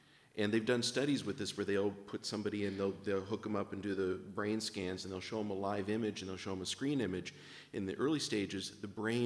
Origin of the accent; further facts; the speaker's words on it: Torrance, California, United States; from Torrance, California.